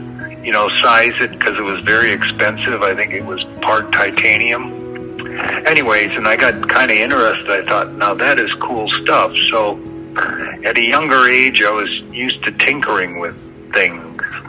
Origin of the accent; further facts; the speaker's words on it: East Troy, Wisconsin, United States; In East Troy, Wisconsin.